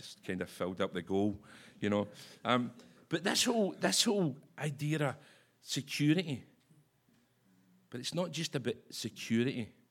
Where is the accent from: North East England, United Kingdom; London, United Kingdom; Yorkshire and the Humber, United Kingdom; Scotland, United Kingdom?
Scotland, United Kingdom; now in England; England. I've lived in England longer than I've lived in Scotland. And as you can see, it's affected my accent, talking really posh.